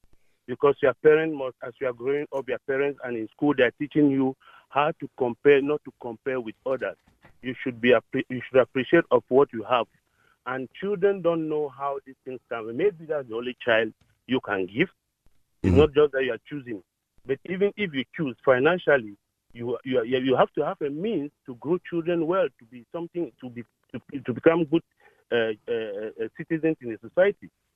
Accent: Cameroon; I'm from Cameroon.

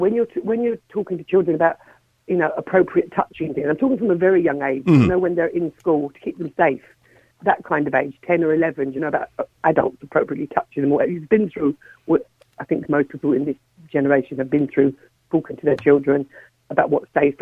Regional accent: Ireland; I came from that era. I grew up in Ireland.

